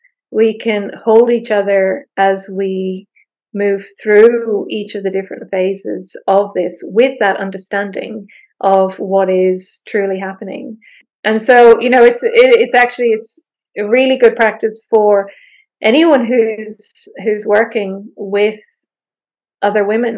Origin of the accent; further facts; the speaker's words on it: Ireland; And so growing up in Ireland, you know, you go to somebody's house and they automatically offer you food.